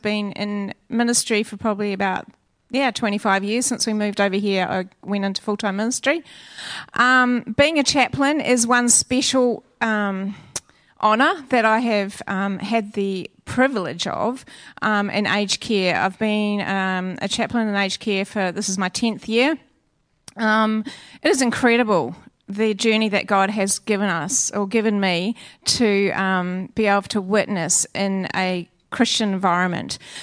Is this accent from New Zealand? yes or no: yes; New Zealand; moved away as an adult; now in Australia; I'm a New Zealander. And I say things funny